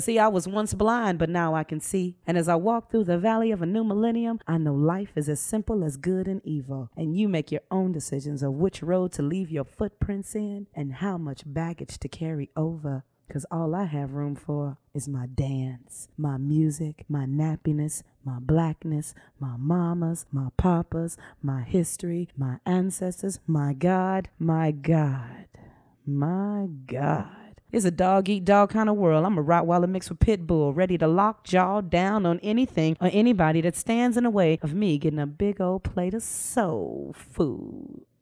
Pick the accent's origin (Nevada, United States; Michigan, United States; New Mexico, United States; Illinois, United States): Illinois, United States; Chicago; And growing up in Chicago, life showed you a good time.